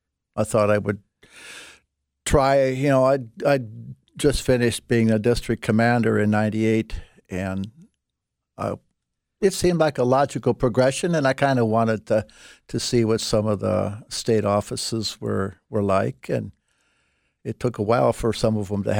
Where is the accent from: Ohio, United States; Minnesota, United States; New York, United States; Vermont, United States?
Minnesota, United States; Well, sure, I was from Minnesota, and I was shivering too